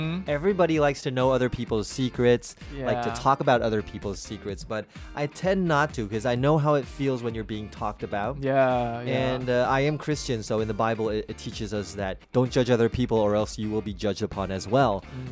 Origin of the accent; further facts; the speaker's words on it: United States; now in Taiwan; You know, I grew up in the States. I came back to Taiwan.